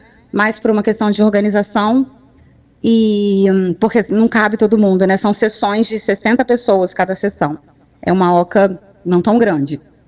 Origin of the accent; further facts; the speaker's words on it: Aracruz, Espírito Santo, Brazil; Eu sou cineasta, sou de Aracruz